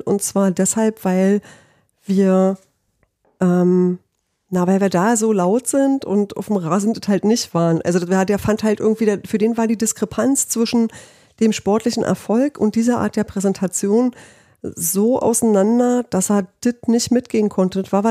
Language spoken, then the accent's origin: German; Berlin, Germany; wir sind Berliner